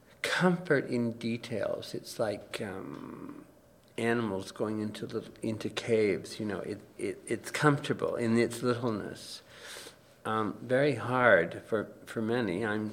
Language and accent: English; Baie-D'Urfé, Quebec, Canada; I'm suburban from Montreal, Bay d'Urfé.